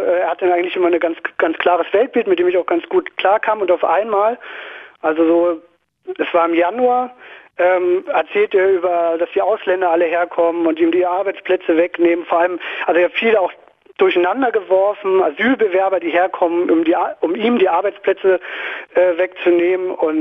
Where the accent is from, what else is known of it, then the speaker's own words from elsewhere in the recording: Zossen, Brandenburg, Germany; ich bin in Zossen aufgewachsen und wollte so ein bisschen über meine Erfahrungen reden.